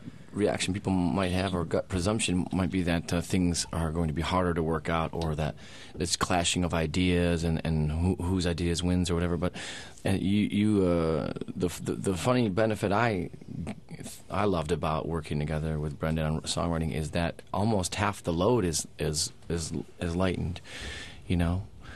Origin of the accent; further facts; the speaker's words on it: Detroit, Michigan, United States; also born or lived in California; Yeah, I grew up outside Detroit. I mean, for the most part, you know, I went to high school and stuff and then moved away to California for about 8 years and then came back in about 98